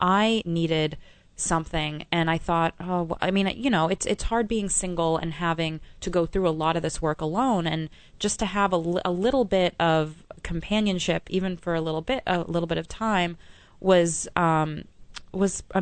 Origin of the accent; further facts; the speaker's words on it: Boston, Massachusetts, United States; my family, I'm originally from Boston, but they were coming down to New York